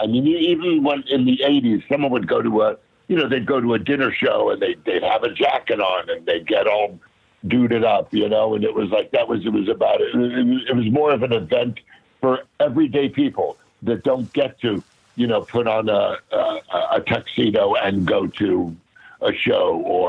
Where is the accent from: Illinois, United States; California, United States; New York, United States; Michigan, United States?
California, United States; I grew up out here in Southern Cal, in the Valley